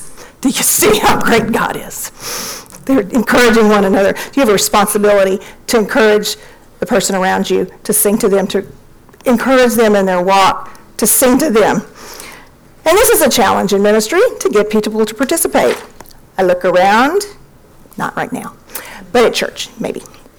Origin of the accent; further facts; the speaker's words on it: Texas, United States; I'm a Texan. I belong here. I don't like the cold.